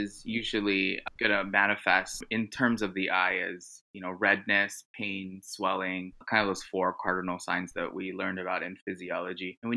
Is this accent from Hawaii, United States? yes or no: yes; Hawaii, United States; So I grew up in Hawaii and I went to undergrad in Oregon.